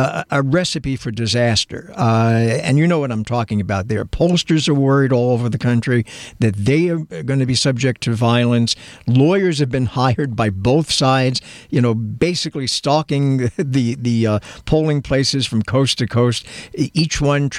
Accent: New York, United States; now in California, United States; Well, I'm a New Yorker, and I transplanted to California.

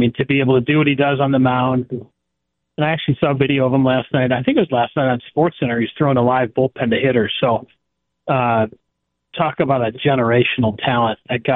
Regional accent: Minnesota, United States; You know, growing up in Minnesota, I got to see Kirby Puckett

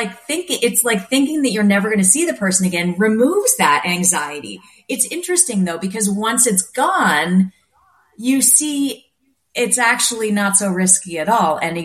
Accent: Canada; They're both Canadian, which we often don't realize as a Canadian, mm-hmm. although I did just become American, so I'm both.

